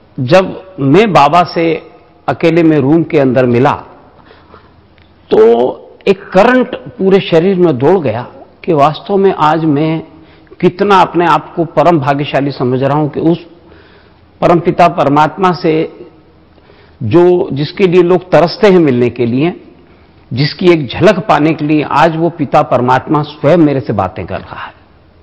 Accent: Indore, Madhya Pradesh, India; मैं इंदौर मध्य प्रदेश का रहने वाला हूं।

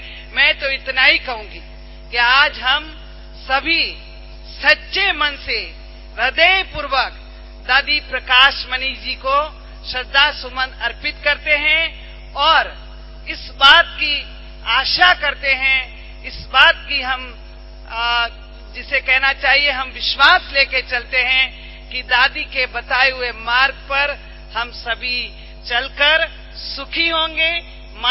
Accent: Sirohi, Rajasthan, India; मैं सिरोही की रहने वाली हूँ

